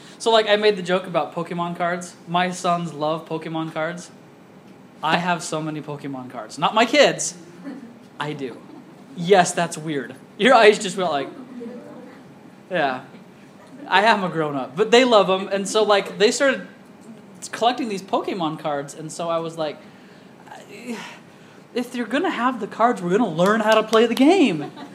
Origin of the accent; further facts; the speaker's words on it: Miami, Arizona, United States; born there; I was born in Miami, Arizona.